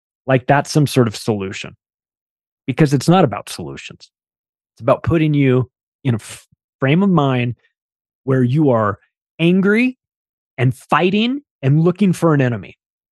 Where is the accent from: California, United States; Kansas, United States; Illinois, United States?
California, United States; How many schools are there in California? I grew up in California.